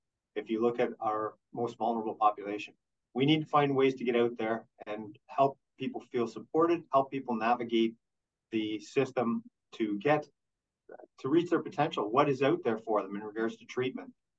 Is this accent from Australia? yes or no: no; Peterborough, Ontario, Canada; I came from Peterborough.